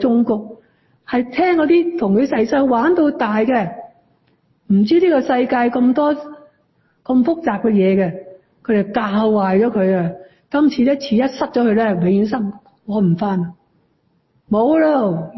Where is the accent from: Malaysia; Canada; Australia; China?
China; 是不是我们中国人都说过啦，得民心者得天下嘛